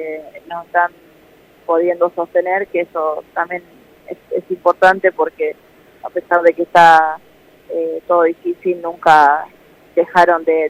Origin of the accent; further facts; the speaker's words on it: General Pico, La Pampa, Argentina; also born or lived in Santa Rosa; now in Buenos Aires, Argentina; Y yo soy de Pico y primero me tuve que mudar a Santa Rosa.